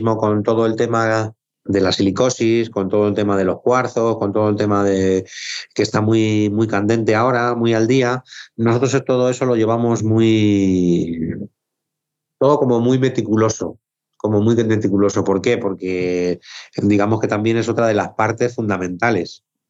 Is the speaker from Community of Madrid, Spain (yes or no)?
yes; Carabaña, Community of Madrid, Spain; como nosotros somos de Carabaña, la fábrica la sacamos fuera de Madrid.